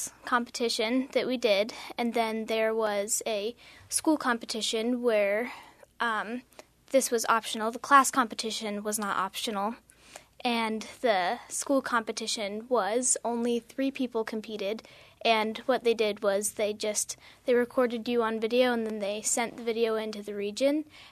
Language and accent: English; Port Alsworth, Alaska, United States; So, I am from Port Ellsworth, Alaska. It's a small village near Lake Clark. There's about 100 to 150 people there and one K-12 school.